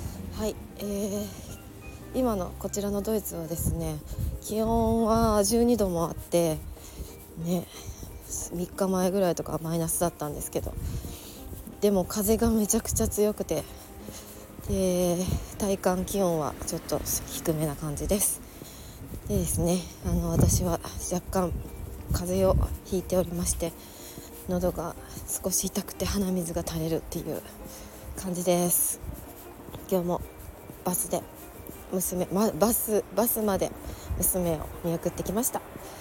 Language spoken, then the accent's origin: Japanese; Kyoto, Japan; moved away; うちの実家は京都の北部で、日本海側なんですけど